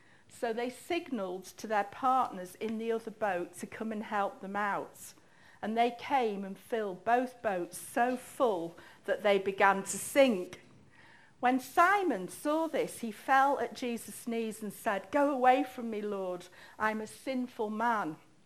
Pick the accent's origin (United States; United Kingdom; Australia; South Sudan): United Kingdom; Manchester, North West England; you can tell I'm from Manchester